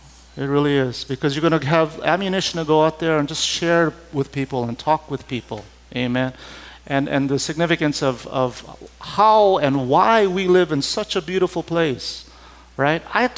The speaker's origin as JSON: {"language": "English", "region": "Hawaii", "country": "United States", "tie": "born or raised there", "said": "Growing up in Hawaii, fourth grade, right? Fourth grade, we have Hawaiian studies."}